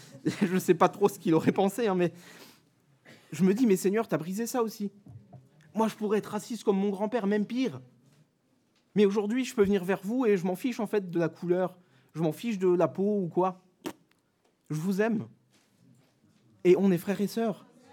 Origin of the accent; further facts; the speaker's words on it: Grand Est, France; moi, je suis super content de dire que je viens d'Alsace, j'aime tellement ma région.